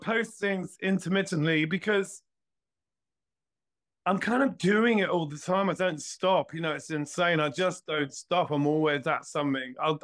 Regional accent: Ireland; who understands who I am as an Irish man, as a gay man

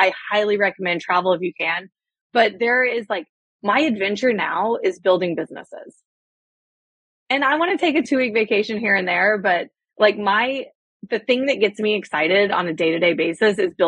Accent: Austin, Texas, United States; now in Columbus, United States; I grew up in Austin and I lived there for 28 years.

